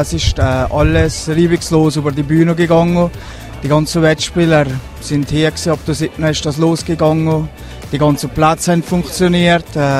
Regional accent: Erschmatt, Valais, Switzerland; Weil ich als gebürtiger Erschmatter, für mich ist das im eigenen Dorf mit Abstand das Coolste

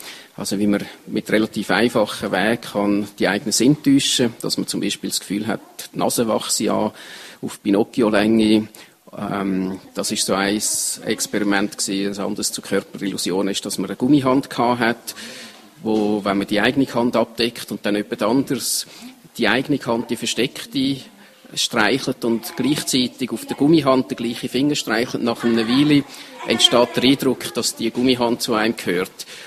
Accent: Zurich, Switzerland; etwas, was ich als Zürcher kann sagen kann, ich habe die Umgebung da überhaupt nicht kennt.

